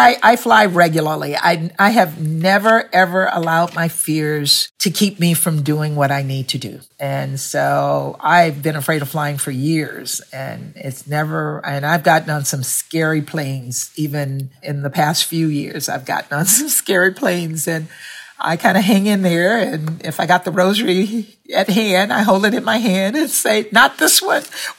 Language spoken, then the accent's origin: English; Louisiana, United States; And I grew up in Louisiana. And I went to Black schools.